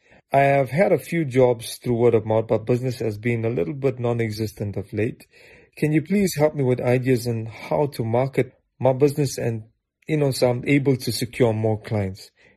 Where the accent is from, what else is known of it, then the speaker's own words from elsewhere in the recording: Durban, KwaZulu-Natal, South Africa; I'm from Durban, and I'm a beginner entrepreneur.